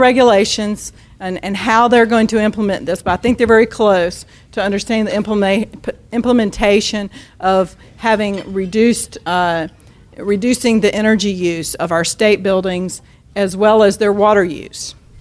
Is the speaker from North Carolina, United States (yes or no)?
yes; Raleigh, North Carolina, United States; And in Raleigh, since I am from Raleigh, okay, I'm going to just tell us just a teeny bit.